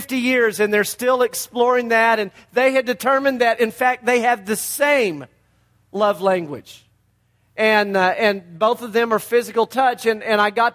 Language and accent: English; Amarillo, Texas, United States; We go back a long way with their families because we're from Amarillo as well.